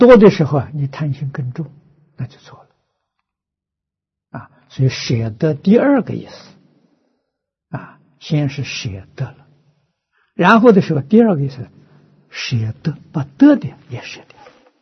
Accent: China; 其实我们中国人言语当中啊，许许多多都是佛教的说语啊。

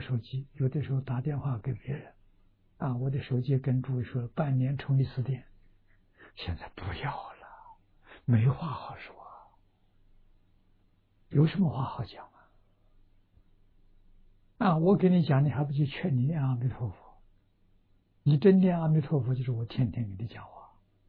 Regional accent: China; 我们中国人讲的大彻大悟明心见性啊

